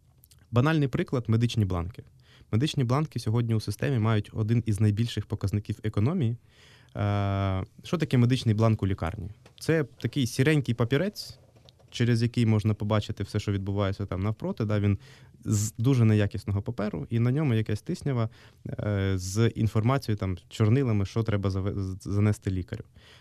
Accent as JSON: {"language": "Ukrainian", "town": "Poltava", "region": "Poltava Oblast", "country": "Ukraine", "tie": "born or raised there", "said": "у моїй рідній Полтаві є інститут чи онкодиспансер"}